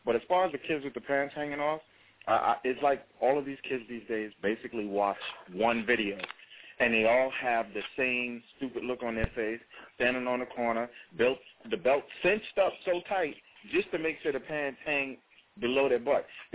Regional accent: Mount Vernon, New York, United States; I'm from Mount Vernon, New York.

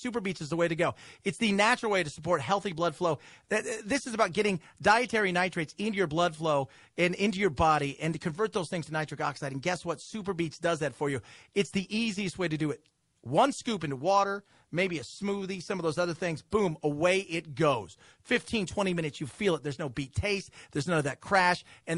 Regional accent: Los Angeles, California, United States; Yeah, I grew up in Los Angeles.

